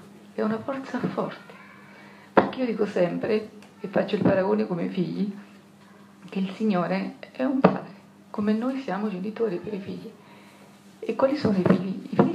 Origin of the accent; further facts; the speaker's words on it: Marche, Italy; vengo dalle Marche.